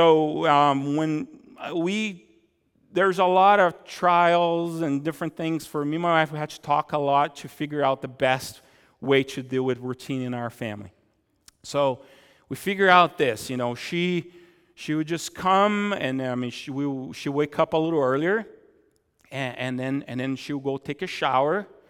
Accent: Brazil; now in Helena, United States; But I grew up in Brazil, it's kind of like that too. So I live in the valley in Helena, and in Brazil I live also in the valley.

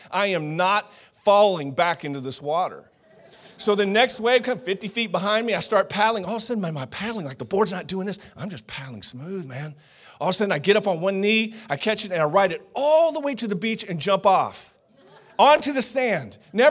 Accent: Dallas, Texas, United States; And I'm from Dallas, Fort Worth, you know, I've skateboarded my whole life

